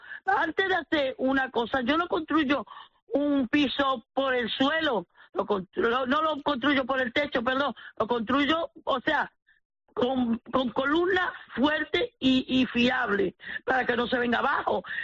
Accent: Canary Islands, Spain; Y yo soy canaria.

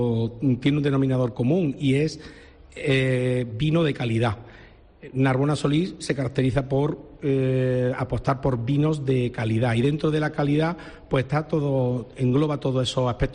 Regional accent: Córdoba, Andalusia, Spain; Los cordobeses, yo soy de Córdoba, somos diferentes a los malagueños, a los sevillanos.

